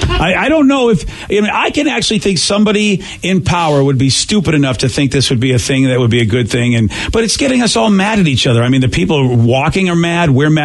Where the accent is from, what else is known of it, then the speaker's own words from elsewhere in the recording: Massachusetts, United States; Growing up in Massachusetts, they were all like that in the 70s and perhaps into the mid-80s.